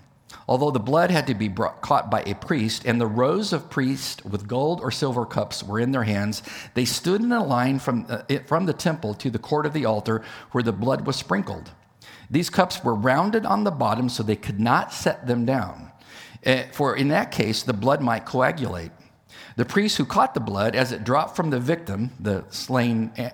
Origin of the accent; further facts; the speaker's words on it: California, United States; And I understand this because I'm from California.